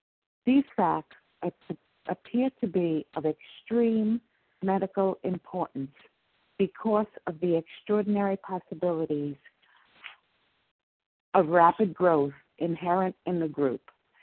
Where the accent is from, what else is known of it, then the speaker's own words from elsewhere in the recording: New York, United States; My name is … thank you, Amy, for your service. I am from New York.